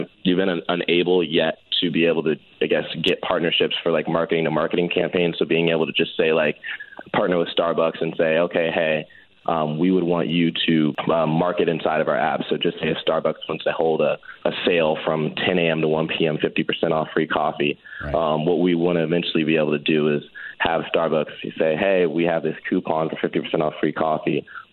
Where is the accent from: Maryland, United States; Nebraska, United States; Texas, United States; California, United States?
California, United States; San Francisco; we decided to start in San Francisco because that is, you know, my hometown and, you know, Bay Area, Silicon Valley.